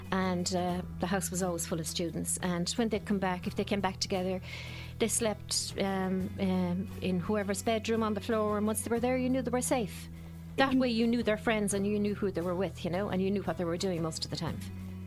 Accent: Limerick, Munster, Ireland; born there; I live in Oakview Drive in Ballinacurra. I was born in Limerick.

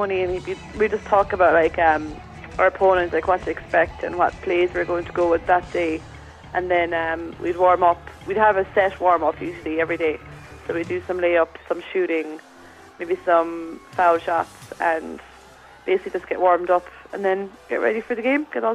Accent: Tipperary, Ireland; I'm from Tipperary, and I've been playing basketball since I've been about maybe 12 years of age

